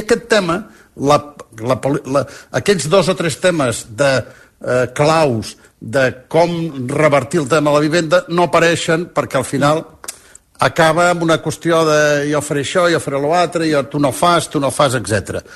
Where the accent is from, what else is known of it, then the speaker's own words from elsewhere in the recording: Girona, Catalonia, Spain; born there; now in Madrid, Spain; el de Girona, que és la meva ciutat natal